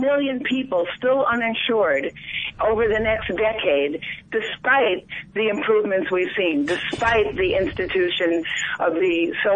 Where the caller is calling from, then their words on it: Chicago, Illinois, United States; I'm calling from Chicago and eager to talk with you about single payer, which I understand is your topic today.